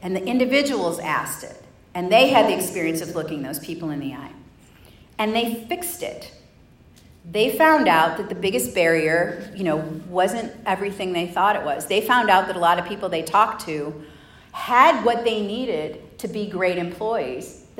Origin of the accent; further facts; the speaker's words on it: Chicago, Illinois, United States; I'm from Chicago. Can't tell you how many people call me on a regular basis and ask me if I've been shot this week.